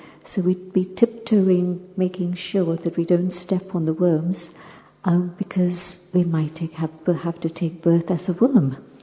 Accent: Pune, Maharashtra, India; born there; I was born in Pune, very soon after partition.

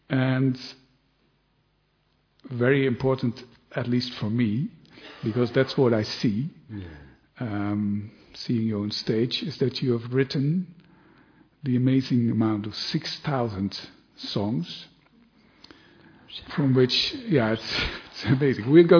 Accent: Netherlands; English is a second language; I'm from the Netherlands, from Holland.

